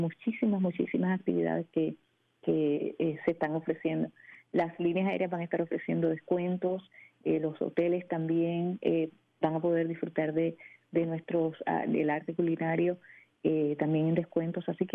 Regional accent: Puerto Rico; now in United States; unirnos como puertorriqueños, apoyarnos. Y ser esa familia extendida que a veces extrañamos de nuestra isla, pues crearla acá en el estado de Florida

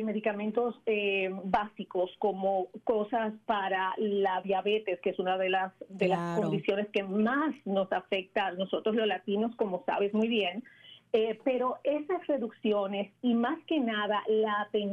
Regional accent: Dominican Republic; now in United States; y yo como dominicana he crecido con huracanes

